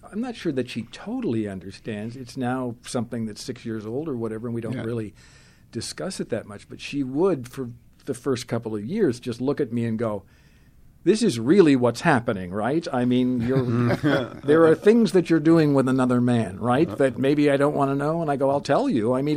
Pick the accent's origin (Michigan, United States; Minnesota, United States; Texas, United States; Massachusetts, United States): Massachusetts, United States; I grew up Catholic in Massachusetts.